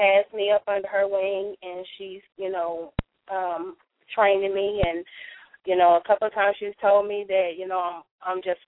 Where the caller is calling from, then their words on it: Arkansas, United States; Arkansas.